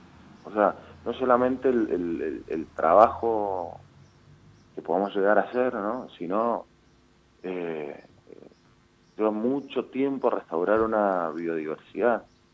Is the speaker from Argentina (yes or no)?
yes; Mendoza, Argentina; Yo soy de Mendoza